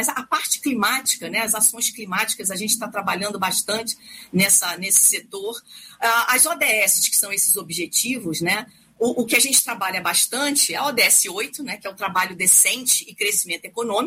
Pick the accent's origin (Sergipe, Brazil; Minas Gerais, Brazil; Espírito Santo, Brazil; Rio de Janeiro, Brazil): Rio de Janeiro, Brazil; Eu venho do Rio também, então tem essa questão da segurança, né